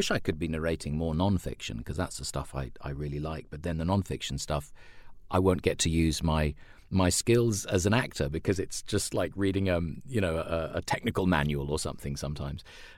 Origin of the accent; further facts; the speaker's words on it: London, United Kingdom; I was a fan of the Gerald Durrell books as a child growing up in London in the 70s and 80s.